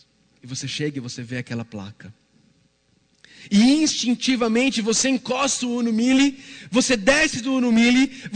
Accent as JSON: {"language": "Portuguese", "region": "São Paulo", "country": "Brazil", "lives_now": "Caldas Novas, Brazil", "said": "Eu sou de São Paulo, mas eu moro em Caldas Novas, Goiás, tem 11 anos."}